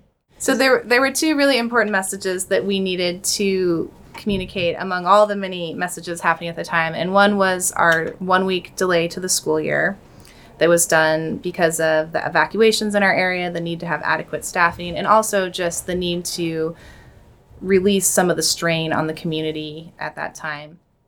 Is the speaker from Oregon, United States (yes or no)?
yes; Corvallis, Oregon, United States; firefighting teams from municipalities all across Oregon, including my hometown, Corvallis, you know, and the Portland area and all across the state